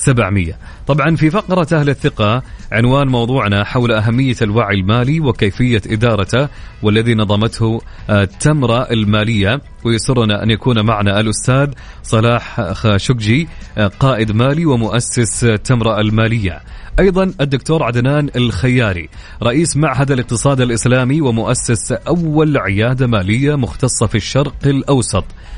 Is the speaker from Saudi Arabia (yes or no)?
yes; Saudi Arabia; عندنا مناطق كثيرة عندنا في السعودية لانتاج الورود